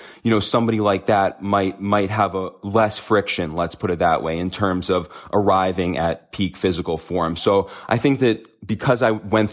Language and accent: English; New York City, New York, United States; So I grew up in New York City, which is a place that I don't think you see many high-level athletes come out